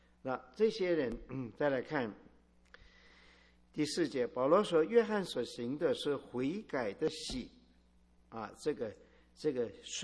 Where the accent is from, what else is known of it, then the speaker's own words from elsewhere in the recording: China; 圣经里面所说的方言，不是我们中国人所领会的地方语言，不是那个。